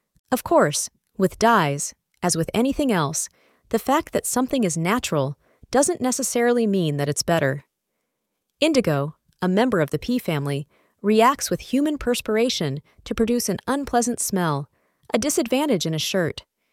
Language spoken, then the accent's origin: English; England, United Kingdom; moved away as an adult; now in United States; Now I come from England, where the cheddar cheese, like the heroic Englishman, is pale and strong